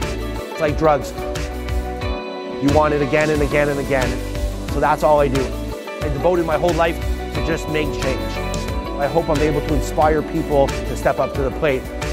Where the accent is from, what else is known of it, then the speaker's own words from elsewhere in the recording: Montreal, Quebec, Canada; I'm from Montreal